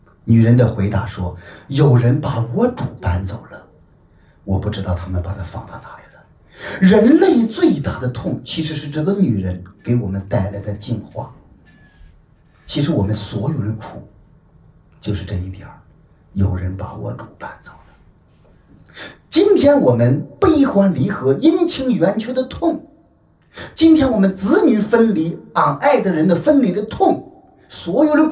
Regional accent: China; 这个哭泣就是我们人类的画面，就是我们中国人的画面。

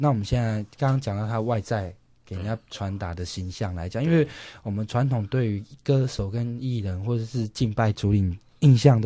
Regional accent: Taiwan; 可是事实上在我们台湾人听就是其实是中国风

